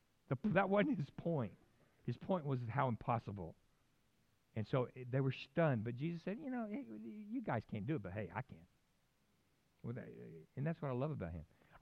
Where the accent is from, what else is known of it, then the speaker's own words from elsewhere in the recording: California, United States; moved away; also born or lived in Oklahoma; I went back on staff, and I guess because I was from California